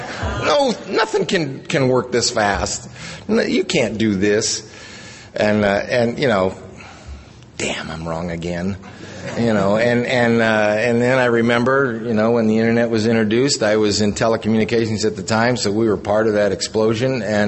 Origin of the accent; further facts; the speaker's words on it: California, United States; now in Arizona, United States; But I am formerly from California.